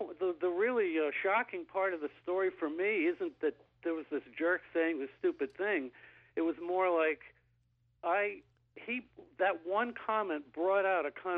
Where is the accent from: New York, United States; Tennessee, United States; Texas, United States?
New York, United States; moved away as an adult; also born or lived in Chicago; I grew up in New York, and I had never been in the rest of the country until I was 18 years old, and I went out to Chicago at the university there.